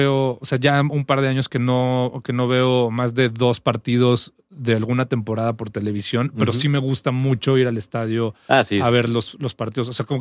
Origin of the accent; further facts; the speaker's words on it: Mexico; Pero cuando sales, de verdad sí existe esa calidez hacia las personas de nuestro país.